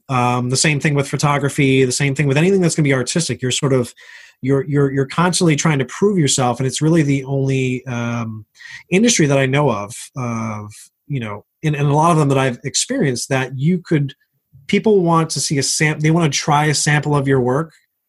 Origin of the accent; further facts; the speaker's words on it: New York, United States; So originally I'm from New York.